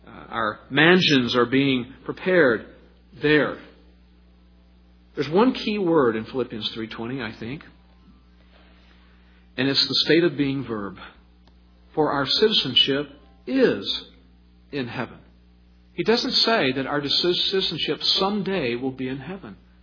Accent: Texas, United States; also born or lived in Illinois; now in California, United States; I was born in Illinois, and I was raised in Texas. The last 16 years of my life in California. Now I'm planted here.

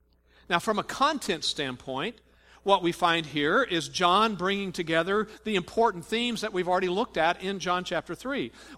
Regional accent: Texas, United States; Well, I grew up in Texas, and there's another example of a dividing line that I can give you. When you grow up in Texas, first of all, you grow up very proud and arrogant that you're from Texas.

